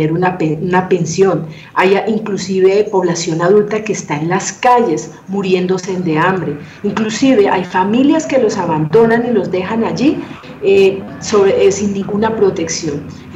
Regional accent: Colombia; El 48%, por ejemplo, de los adultos mayores están en pobreza en un país como nosotros, como el colombiano.

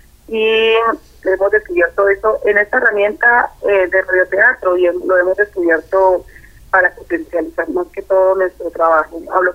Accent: Candelaria, Valle del Cauca, Colombia; venimos del proyecto en comunidad, como yo, que vengo de Candelaria, otros de otros municipios

